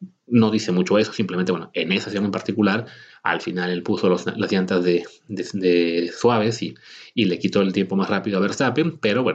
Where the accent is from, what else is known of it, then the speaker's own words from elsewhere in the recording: Mexico; nosotros como mexicanos pues tenemos ahí puesto el ojito